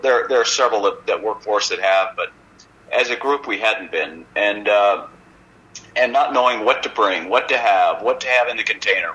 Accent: United States; To be around racing cars and be lucky enough to be on one that had an opportunity to win that race as an American.

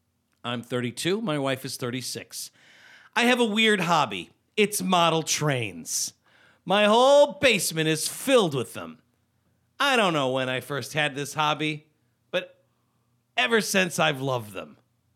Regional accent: Germany; now in Miami, United States; I'm 28, and I'm from Germany. We met in Germany, and between us, we speak German. I don't know how to speak Spanish. We moved to Miami 6 months ago because of his job

